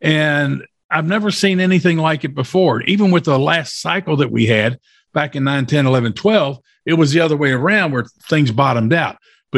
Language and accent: English; Louisville, Kentucky, United States; My hometown right here in Louisville, Kentucky, okay, just saw it on the news last night, okay, very current, up to date.